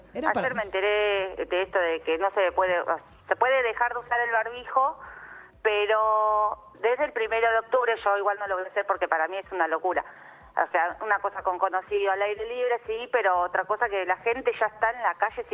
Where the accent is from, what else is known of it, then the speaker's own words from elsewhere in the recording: Valentina Alsina, Buenos Aires Province, Argentina; Yo soy de Zona Sur, soy de Valentina Alsina.